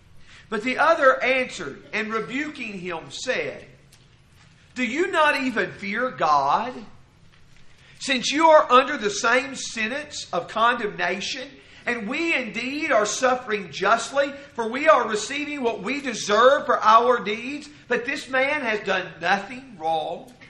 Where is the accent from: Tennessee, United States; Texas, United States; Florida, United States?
Tennessee, United States; I was raised in Middle Tennessee. Was blessed with parents who are Christians who always took me to service.